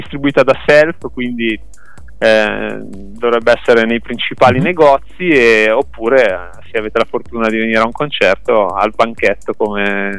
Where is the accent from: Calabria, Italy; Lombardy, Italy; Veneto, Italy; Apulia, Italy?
Lombardy, Italy; Milan; Io sono di Milano e insomma è una città che ha tanto da offrire